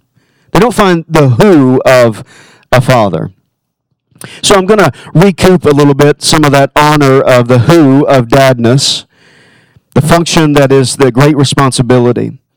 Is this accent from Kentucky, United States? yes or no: yes; Kentucky, United States; Now, growing up in Kentucky, it was different. We learned a lot of different things.